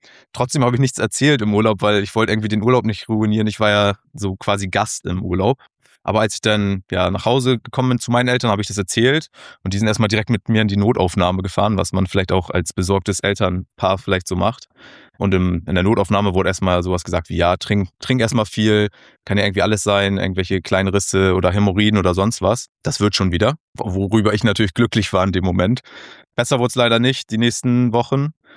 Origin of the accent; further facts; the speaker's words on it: Germany; ich komme aus Hamburg, bin aber südlich von Hamburg aufgewachsen, in einem kleinen Dorf. Und ich bin jetzt 28